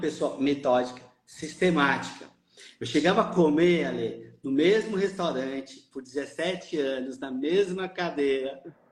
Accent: São Paulo, Brazil; Tinha lá em Curitiba, sou de São Paulo, mas estava em Curitiba, fiz em Curitiba

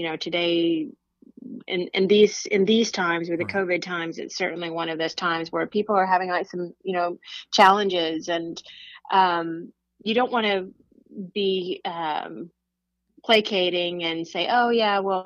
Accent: Oklahoma, United States; now in Nashville, United States; Nashville's quite a bit larger than my hometown, living in Oklahoma.

